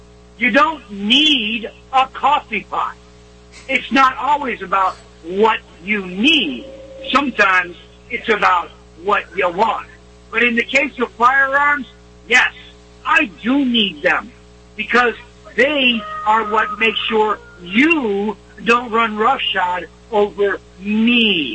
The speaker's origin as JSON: {"language": "English", "region": "Massachusetts", "country": "United States", "tie": "born or raised there", "said": "I grew up on Westford Avenue. On one end of Westford Avenue was Springfield College. On the other end of Westford Avenue was AIT College. That's where I grew up. Not a very white boy-friendly neighborhood."}